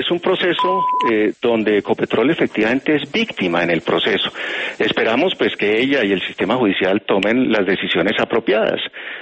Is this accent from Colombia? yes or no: yes; Colombia; le contesto también como colombiano